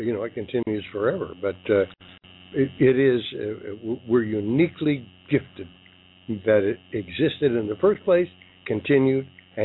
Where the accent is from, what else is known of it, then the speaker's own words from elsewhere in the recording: Canada; I'm a Canadian, therefore not an American who believes Americans are exceptional.